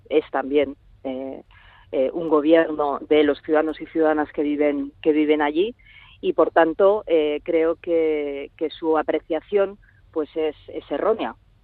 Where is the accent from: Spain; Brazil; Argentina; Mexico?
Spain; Catalonia; como ciudadana y como catalana